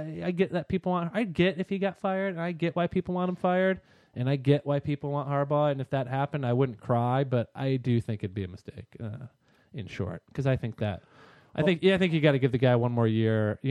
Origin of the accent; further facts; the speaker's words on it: Michigan, United States; I'm from Michigan. I'm a Red Wings guy.